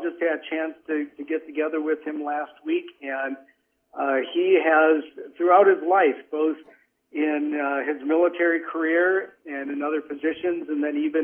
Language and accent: English; Wisconsin, United States; I'm the youngest of eight kids. I grew up in Wisconsin. My family was Catholic.